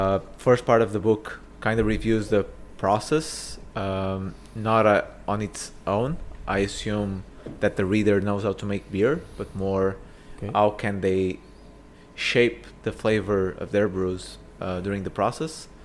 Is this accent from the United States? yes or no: no; Portugal; so I come originally from Portugal.